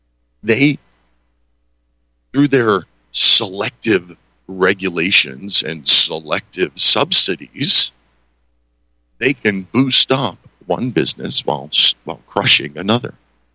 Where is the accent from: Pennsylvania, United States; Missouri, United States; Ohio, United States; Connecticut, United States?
Pennsylvania, United States; I emailed just about every talk radio station here in my home state of Pennsylvania.